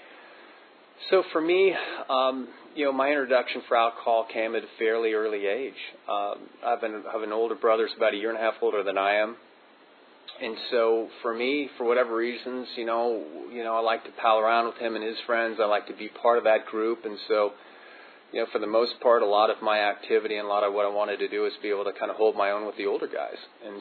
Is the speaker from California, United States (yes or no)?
yes; Los Angeles, California, United States; also born or lived in San Francisco; I got sober in California. I'm originally from California, born in San Francisco, and kind of grew up in the Los Angeles area for all my real formative years.